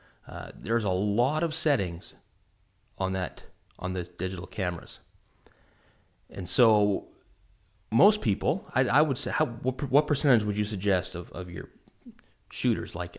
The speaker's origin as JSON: {"language": "English", "town": "Vancouver", "region": "British Columbia", "country": "Canada", "said": "I'm from Vancouver, Canada"}